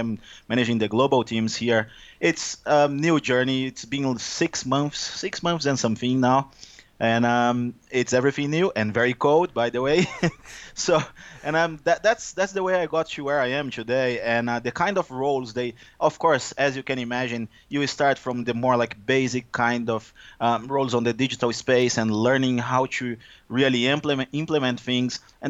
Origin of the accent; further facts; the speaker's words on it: Brazil; English is a second language; now in United States; I am originally from Brazil, as you can guess based on my accent here. I'm not from the US.